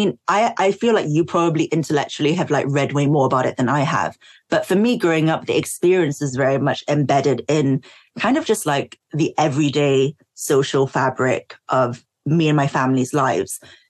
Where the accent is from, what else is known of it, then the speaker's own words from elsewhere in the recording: Singapore; when I was growing up in Singapore